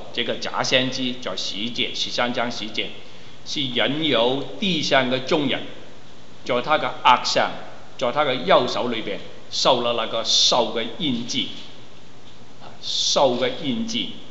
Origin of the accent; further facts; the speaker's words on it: China; 今天我们是中国人，应该是住在中国，为什么我们来到这里？